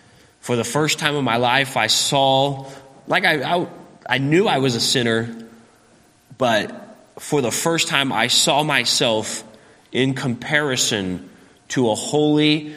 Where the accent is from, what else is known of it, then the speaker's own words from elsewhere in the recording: Oklahoma City, Oklahoma, United States; born there; I was born in Oklahoma City, and I grew up in an independent Baptist home.